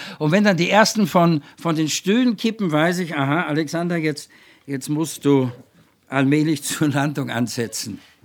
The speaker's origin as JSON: {"language": "German", "region": "Vienna", "country": "Austria", "said": "ich bin ja Wiener, ne?"}